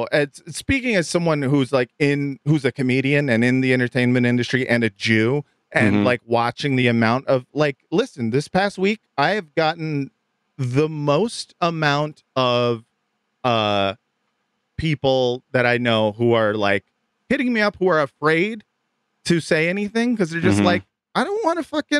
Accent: Culver City, California, United States; It's like, motherfucker, I'm from Culver City.

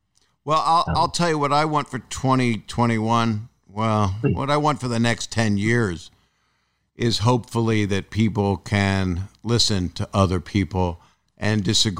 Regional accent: Philadelphia, Pennsylvania, United States; It might have been Jake, but because he's from Philadelphia. I'm from Philadelphia.

